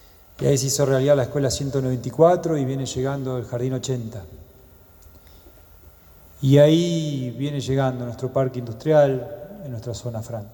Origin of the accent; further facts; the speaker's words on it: Neuquén, Argentina; now in Zapala, Argentina; yo no soy de acá, soy de Neuquén, nací en Neuquén